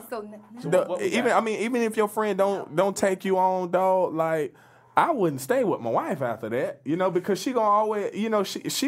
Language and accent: English; Sanford, Florida, United States; No, listen, I'm not from Birmingham. I'm from Bo Key. I'm from Sanford, Florida.